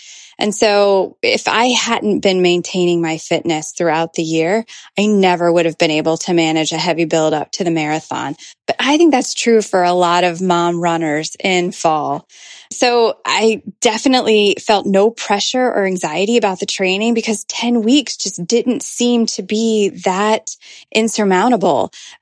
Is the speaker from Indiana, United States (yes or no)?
no; Brewster, New York, United States; from Brewster, New York, and I ran my fourth marathon this past October.